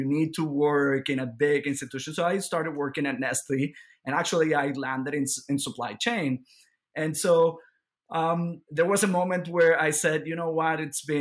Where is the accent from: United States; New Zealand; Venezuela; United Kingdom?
Venezuela; English is a second language; I'm originally from Venezuela, and I'm part of a very conservative family.